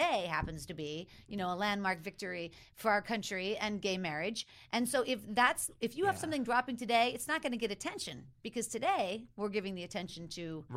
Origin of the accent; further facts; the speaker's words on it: Pittsburgh, Pennsylvania, United States; because I grew up in Pittsburgh and I know those suburbs